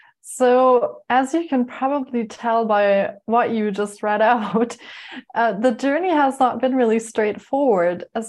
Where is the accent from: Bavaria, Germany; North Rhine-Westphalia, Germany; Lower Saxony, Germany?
Bavaria, Germany; Munich; English is a second language; now in Canada; we first moved from Germany to Canada, which was a really big change. And I didn't speak any English. We didn't have any family there. I didn't know anyone there. And we moved from a very urban center in Munich, Germany, into a very small town